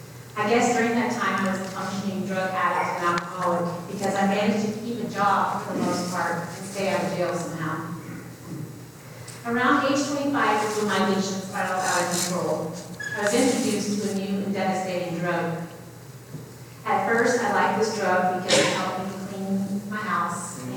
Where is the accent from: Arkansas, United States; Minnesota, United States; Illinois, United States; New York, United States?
New York, United States; Plattsburgh; born there; I was born on June 2nd, 1978, on Plattsburgh Air Force Base in Plattsburgh, New York